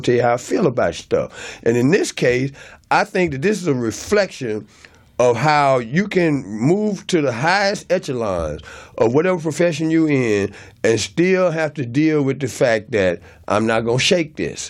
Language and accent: English; Murfreesboro, Tennessee, United States; Well, see, that's a historical piece because I'm from Murfreesboro, Tennessee.